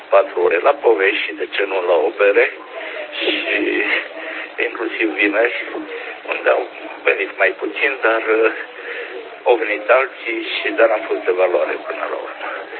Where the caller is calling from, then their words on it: Bacău, Bacău County, Romania; din Bacău, mai precis din Podici